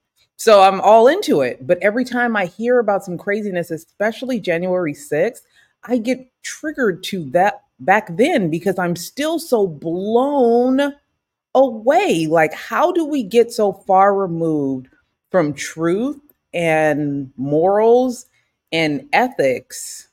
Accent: California, United States; Sometimes though, I think I'm like, maybe it's because we're from the Bay Area.

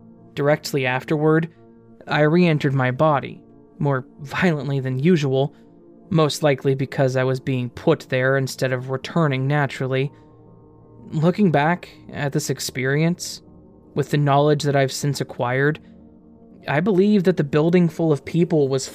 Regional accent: Pittsburgh, Pennsylvania, United States; I remember telling her my name and that I was from Pittsburgh

